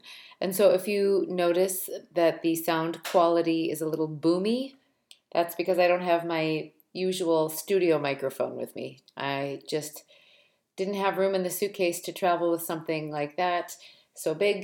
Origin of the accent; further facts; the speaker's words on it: Midwest, United States; I am a middle child. I'm a Midwesterner.